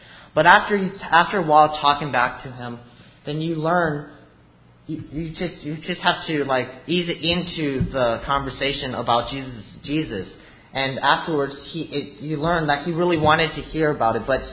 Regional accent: California, United States; I'm not from around here. I'm actually from California and Southern California.

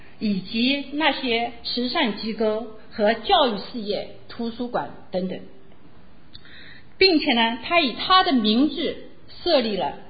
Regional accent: China; 去了那里你可以更加的体会到我们中国人是怎么样的过节的呀

